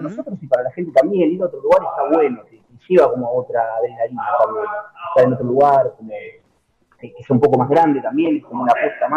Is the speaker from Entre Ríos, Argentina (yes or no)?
no; Moreno, Buenos Aires Province, Argentina; No, sí, mi ciudad me gusta, pero yo soy de Moreno del Oeste, pero La Plata es como mi ciudad favorita, me parece.